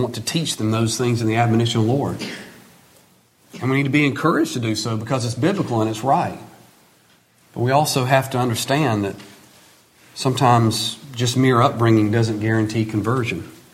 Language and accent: English; Alabama, United States; It reminds me when I grew up hunting in South Alabama.